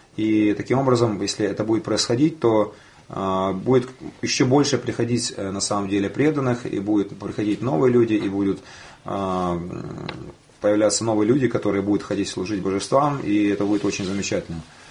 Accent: Kyiv, Ukraine; я учился, родился в Киеве, и все, что там происходит, мне не безразлично в последнее время.

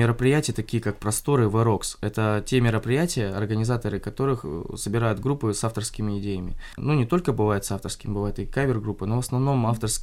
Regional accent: Primorsky Krai, Russia; я же приехал тоже с Приморья, и мне здесь очень уютно.

